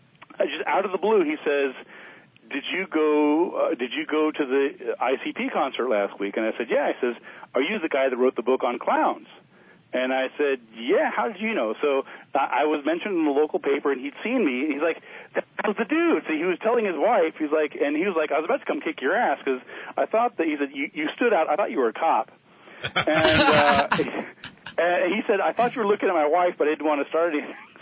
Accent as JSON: {"language": "English", "town": "Albuquerque", "region": "New Mexico", "country": "United States", "tie": "born or raised there", "said": "they actually came to Albuquerque in my hometown after my book came out"}